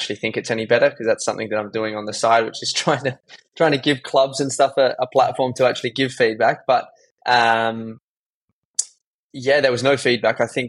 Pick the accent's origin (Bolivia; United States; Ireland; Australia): Australia; Adelaide, South Australia; I grew up in Adelaide, a young boy playing a range of different sports.